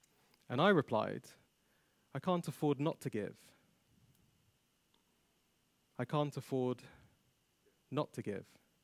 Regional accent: London, United Kingdom; now in Stockholm, Sweden; I'm a Londoner by birth, but then, I say prior to that, not really, but my family, they hail from Trinidad, which is in the Caribbean. So I have roots and I have connections to the Caribbean and to the UK, and now to Sweden.

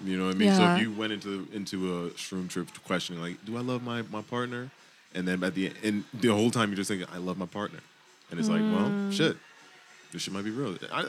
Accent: Pennsylvania, United States; From the Poconos.

